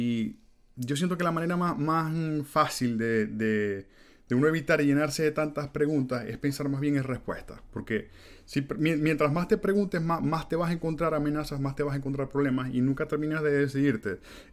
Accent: Venezuela; moved away as an adult; cuando yo salí de Venezuela la primera vez hacia México, yo salí solo.

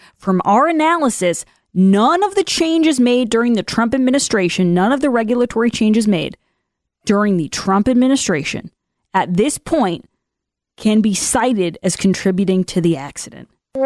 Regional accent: Ireland; I'm an Irish person. I have Irish blood and I'm a white woman.

